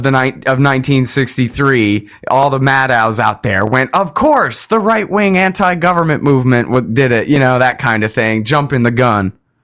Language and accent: English; Texas, United States; also born or lived in Florida; No, born in Florida. Born in Florida. Moved to Texas very young.